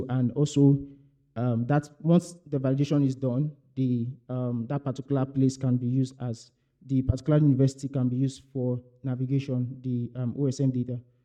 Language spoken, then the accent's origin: English; Nigeria; and I'm from Nigeria.